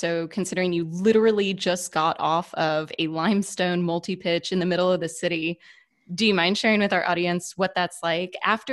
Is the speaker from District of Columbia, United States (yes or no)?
no; Texas, United States; No, not at all. I'm Texan.